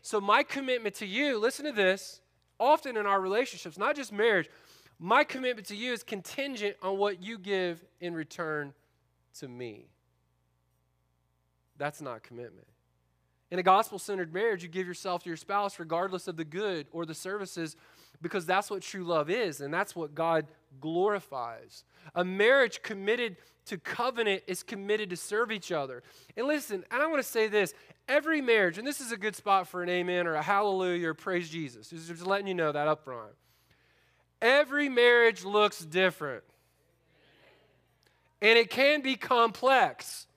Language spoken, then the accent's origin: English; Florida, United States; I grew up in Florida.